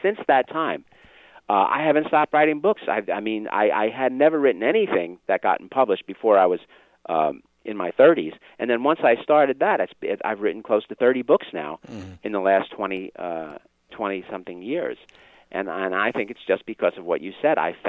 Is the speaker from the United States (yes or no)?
yes; Brooklyn, New York, United States; I'm from Brooklyn, New York. It's not too hard to figure that out. I grew up in Brooklyn in a, you know, not a very religious household.